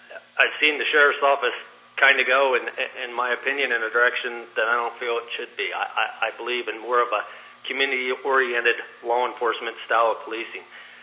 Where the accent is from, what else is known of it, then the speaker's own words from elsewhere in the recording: Pennsylvania, United States; I grew up in Bedford County, Pennsylvania. I'm 41 years old. I moved here in Wyoming and have been a resident in Sublet County since 2003.